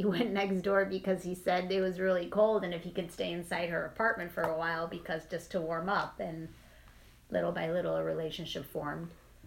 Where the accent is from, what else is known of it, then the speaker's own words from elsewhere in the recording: Chicago, Illinois, United States; I grew up in Chicago, and my childhood, we were always outside. We lived in an apartment building